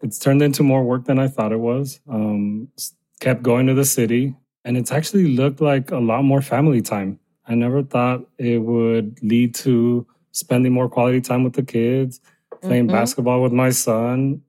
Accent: Arizona, United States; I grew up undocumented in Arizona, obviously one of the worst places you want to grow up undocumented in.

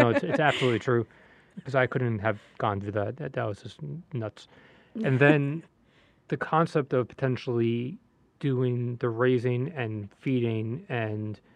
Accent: New York, United States; And I think growing up in New York, it's not like everyone's like, oh, a deep dish in Chicago or New York, like slice.

